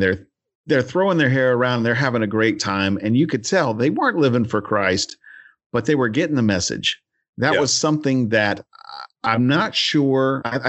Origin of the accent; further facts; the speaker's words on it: North Carolina, United States; I remember I'm from North Carolina. That's where I'm at.